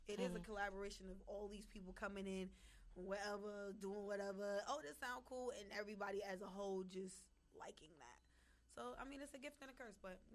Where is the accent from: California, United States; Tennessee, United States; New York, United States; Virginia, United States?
New York, United States; I guess because I'm from New York, you know, right now.